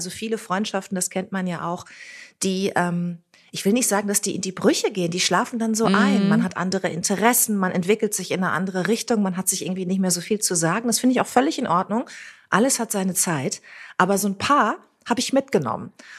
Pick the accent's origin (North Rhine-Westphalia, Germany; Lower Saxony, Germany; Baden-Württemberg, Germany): North Rhine-Westphalia, Germany; Bad Lippspringe; Also wir sind ja in Bad Lippspringer aufgewachsen, Monika und ich zusammen und in Paderborn zur Schule gegangen beide.